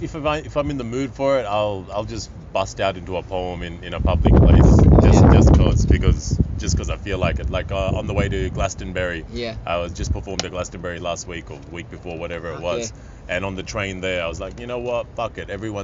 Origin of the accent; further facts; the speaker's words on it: Australia; I'm an Australian Pakistani who was a full-time poet.